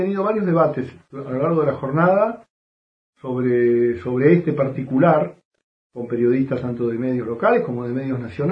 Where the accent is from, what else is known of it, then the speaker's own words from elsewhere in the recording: Tapalqué, Buenos Aires Province, Argentina; yo soy oriundo de Tapalqué y trabajo en el gobierno nacional en este momento